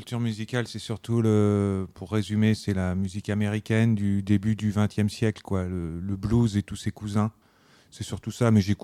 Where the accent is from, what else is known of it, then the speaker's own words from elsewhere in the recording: Montmorillon, Nouvelle-Aquitaine, France; born there; Alors, je suis né à Montmorillon. C'est la sous-préfecture de la Vienne. C'est au sud de. C'est entre Poitiers et Limoges.